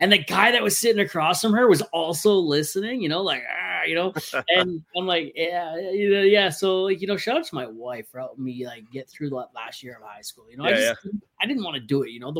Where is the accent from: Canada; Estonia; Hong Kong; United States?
Canada; Ontario; I grew up in Ontario